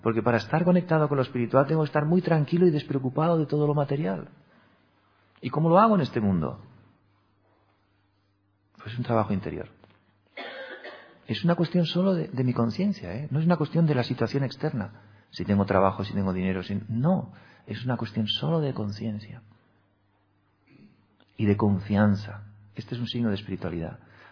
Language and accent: Spanish; Seville, Andalusia, Spain; now in Madrid, Spain; Yo vine de Sevilla, hace 4 años a Madrid.